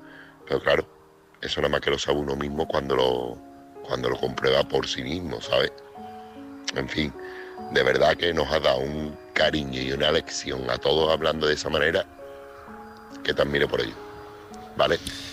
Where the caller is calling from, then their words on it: Seville, Andalusia, Spain; corresponsal de Sevilla.